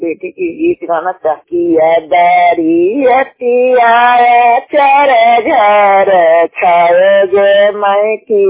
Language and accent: Hindi; Bihar, India; छठी घोषी के रहने वाले हैं, थाना इरका जिला नालंदा के निवासी हूँ।